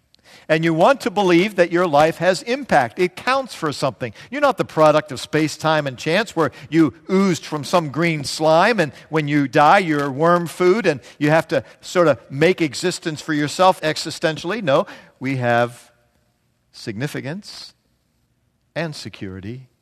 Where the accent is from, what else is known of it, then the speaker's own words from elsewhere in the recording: Pittsburgh, Pennsylvania, United States; People know that we're from Pennsylvania. They say, are you from Philadelphia? That's an insult. for those of us from Pittsburgh.